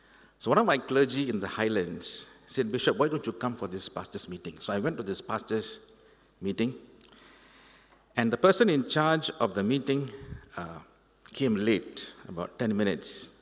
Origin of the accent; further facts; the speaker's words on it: Singapore; And I shared with him that I was a missionary from Singapore.